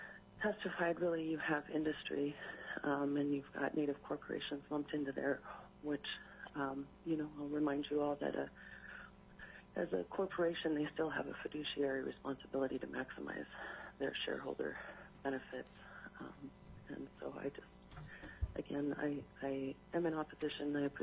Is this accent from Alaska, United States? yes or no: yes; Ketchikan, Alaska, United States; now in Juneau, United States; I'm Simshian from the Eagle Clan, born and raised in Ketchkan, Alaska, but I live here in Juneau